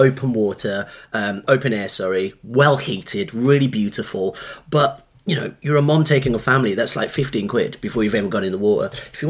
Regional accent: Nigeria; now in Birmingham, United Kingdom; I grew up in Nigeria, and, you know, as a immigrant family come to Birmingham in 1990

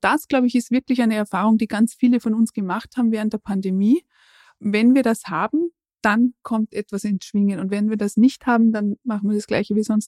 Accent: Salzburg, Austria; ich habe das schon so erlebt als Kind im Innergebirg

